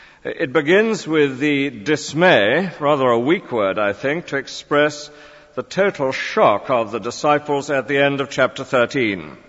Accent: England, United Kingdom; accent: English; At any rate, it was a great experience for me, and I hope they could manage my English accent.

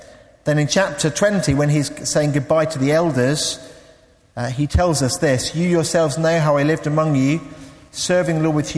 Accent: England, United Kingdom; so being an English tourist, I thought, I've got to go out and have a paddle.

